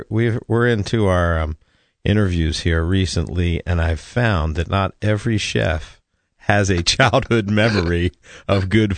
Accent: Pennsylvania, United States; we did not have Greek Orthodox churches where I grew up in Pennsylvania.

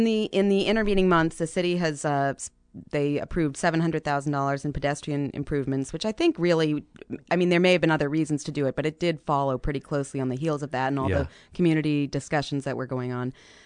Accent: Massachusetts, United States; Massachusetts.

